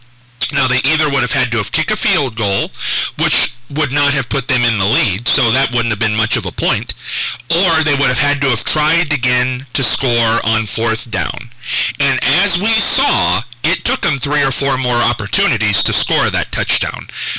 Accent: Ohio, United States; I don't have a dog in that fight, except for the fact that I am from Ohio. So obviously I would tend to favor the Ohio team.

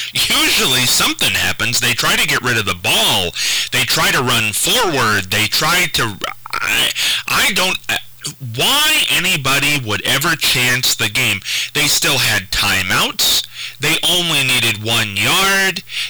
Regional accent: Ohio, United States; I don't have a dog in that fight, except for the fact that I am from Ohio. So obviously I would tend to favor the Ohio team.

